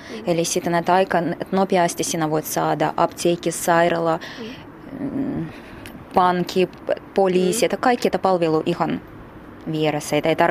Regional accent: Saint Petersburg, Russia; Et minä itse olen Pietarista, se oli silloin vielä Leningrad, kun minä syntyin.

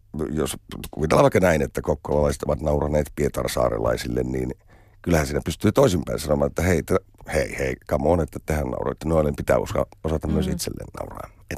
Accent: Kuopio, North Savo, Finland; koska mä olen Kuopiosta alun perin kotoisin, niin siihen on semmoinen, vaikka mä olenkin hyvin kauan asunut sieltä pois

